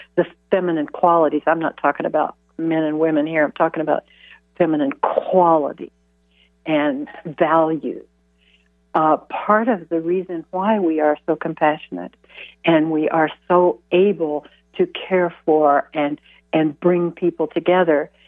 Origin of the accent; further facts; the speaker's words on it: Midwest, United States; Because that's how I was raised. I was raised in the Midwest. I'm really old. So I was raised, you know, in the 50s.